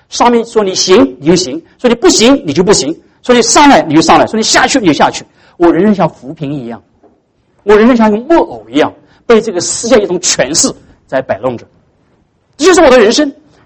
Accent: China; 大家知道我们中国人有个传统，到过年的那天晚上要守连夜，对不对？

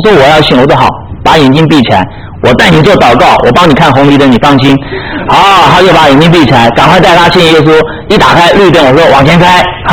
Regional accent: United States; 回去告诉你母亲，我是美国来的牧师就对了啊

